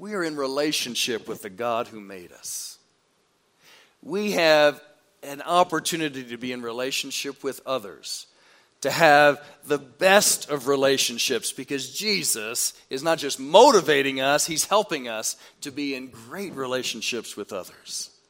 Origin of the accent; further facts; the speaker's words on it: Maryland, United States; It could have been back home where I grew up in Maryland